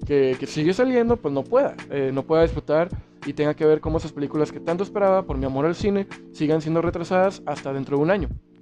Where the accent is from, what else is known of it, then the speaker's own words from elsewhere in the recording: Mexicali, Baja California, Mexico; sobre todo yo, que soy de Mexicali. Es una ciudad en la cual los ciudadanos no han entendido.